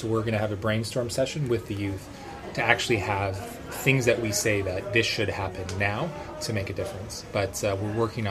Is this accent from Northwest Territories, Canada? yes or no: yes; Northwest Territories, Canada; We're from the Northwest Territories.